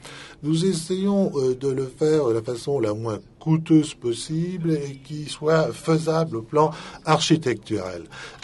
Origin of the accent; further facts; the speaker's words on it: France; Vous savez, je suis français, je pense qu'une image vaut des milliers de mots.